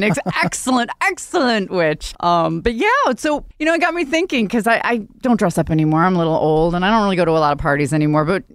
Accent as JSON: {"language": "English", "town": "Buffalo", "region": "New York", "country": "United States", "tie": "born or raised there", "said": "I grew up in Buffalo. So our, end of October, you could have snow on the ground."}